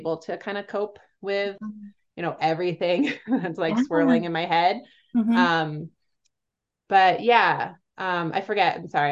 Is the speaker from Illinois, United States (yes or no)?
no; New Jersey, United States; But I grew up in New Jersey in like the Northeast.